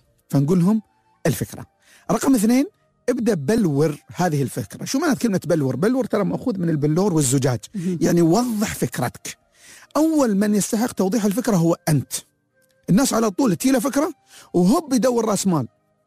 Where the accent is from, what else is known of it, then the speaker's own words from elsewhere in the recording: United Arab Emirates; أنا كإماراتي